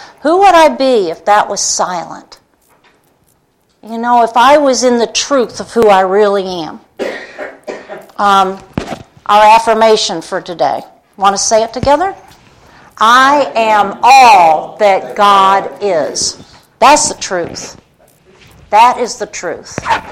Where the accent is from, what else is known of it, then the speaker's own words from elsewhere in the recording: Asheville, North Carolina, United States; from Asheville. Beautiful drive here today.